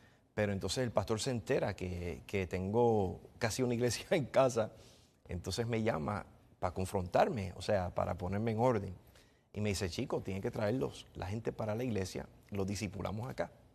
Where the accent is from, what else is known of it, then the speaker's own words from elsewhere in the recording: Vieques, Puerto Rico; first language English; also born or lived in California; Yo me crié en Vieques, Puerto Rico.